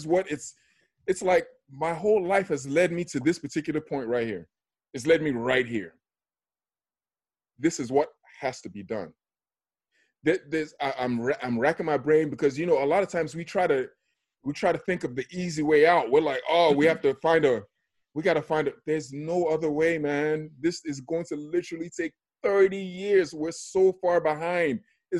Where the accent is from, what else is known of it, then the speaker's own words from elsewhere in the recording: Nigeria; also born or lived in London, United Kingdom; now in United States; The same reason why I was born in London, you understand? The same reason why I lived most of my life in America. But if you ask me where I'm from, I tell you I'm Nigerian.